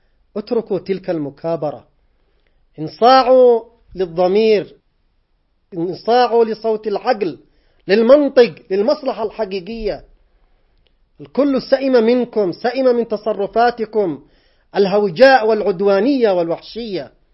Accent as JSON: {"language": "Arabic", "country": "Yemen", "said": "بلدنا اليمن"}